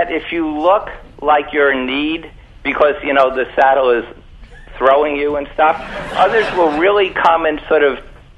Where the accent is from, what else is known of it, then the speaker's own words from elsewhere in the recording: New York City, New York, United States; I grew up in Washington Heights. I was an only child of Jewish persuasion.